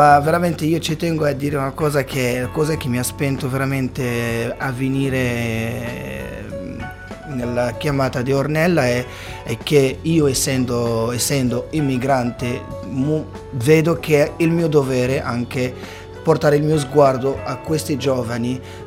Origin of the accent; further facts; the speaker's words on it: Marrakesh, Marrakesh-Safi, Morocco; Italian is a second language; now in Italy; Io sono marocchino, vengo da Marrakech.